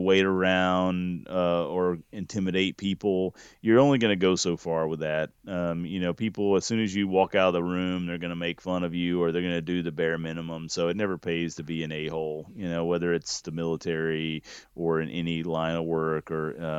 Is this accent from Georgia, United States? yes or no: yes; Georgia, United States; also born or lived in South Texas; I was born in Georgia and lived there for a while, moved to South Texas, and then moved back to Georgia and back to South Texas.